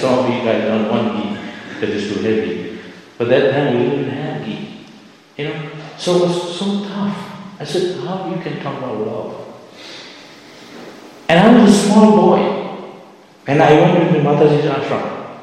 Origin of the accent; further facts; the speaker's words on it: Santipur, West Bengal, India; I remember as a kid in Santipur, I grew up in Santipur.